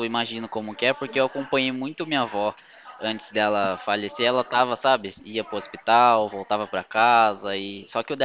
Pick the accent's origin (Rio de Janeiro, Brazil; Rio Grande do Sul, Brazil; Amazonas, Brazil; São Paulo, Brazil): São Paulo, Brazil; Itu; Eu sou de Itu, São Paulo.